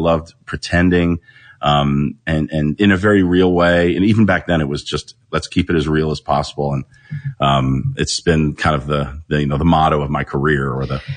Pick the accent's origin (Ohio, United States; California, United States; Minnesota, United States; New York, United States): California, United States; Los Angeles; Yeah, born and raised in West LA and grew up, you know, around people that were in show business.